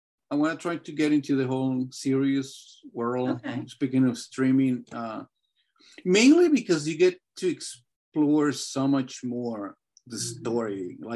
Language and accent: English; Venezuela; No, I grew up in Venezuela.